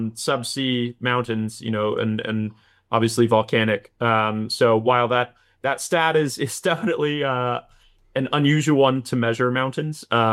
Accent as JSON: {"language": "English", "region": "Hawaii", "country": "United States", "tie": "born or raised there", "said": "You know, growing up in Hawaii, my family had always discussed longer term climate risks like sea level rise. You know, my childhood home is a couple feet above sea level"}